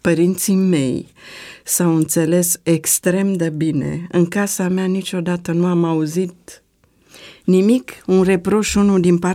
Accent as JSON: {"language": "Romanian", "region": "Bucharest", "country": "Romania", "tie": "born there", "said": "deși foarte puțin am locuit acolo, eu m-am născut în Ferentari."}